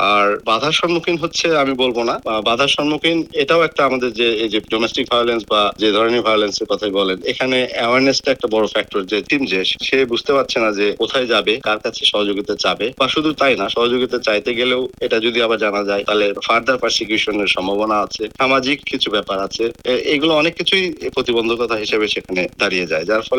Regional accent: Bangladesh; now in Australia; আমরা যেহেতু বাংলাদেশ থেকে এসেছি এখানে, আমরা বাংলাদেশের প্রেক্ষাপটে যেমন জানি

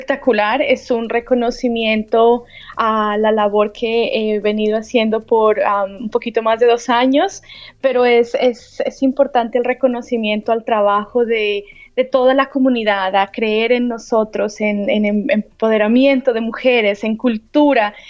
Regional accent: Colombia

